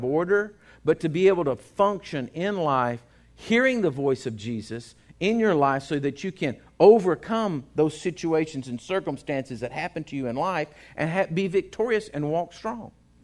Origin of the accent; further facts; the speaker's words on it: Texas, United States; I said, I'm from Texas.